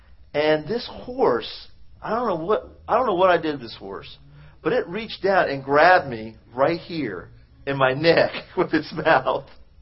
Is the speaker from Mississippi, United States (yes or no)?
no; Dallas, Texas, United States; also born or lived in Washington, D.C.; You know, I grew up in Washington, D.C. was half my childhood. My other half was here in Dallas. We moved here in 75. And so I've been in the city all my life.